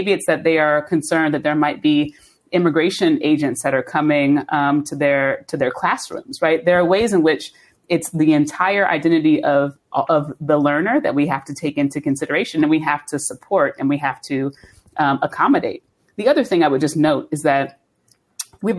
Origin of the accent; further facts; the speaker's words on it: Cincinnati, Ohio, United States; now in New York, United States; I'm from Cincinnati, Ohio, originally, so I'm from the Midwest.